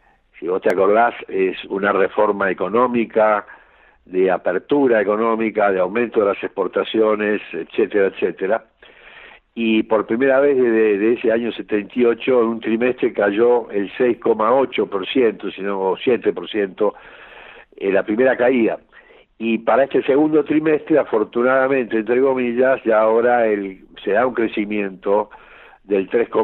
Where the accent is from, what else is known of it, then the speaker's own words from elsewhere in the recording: Argentina; con todo respeto a lo que pasa en mi país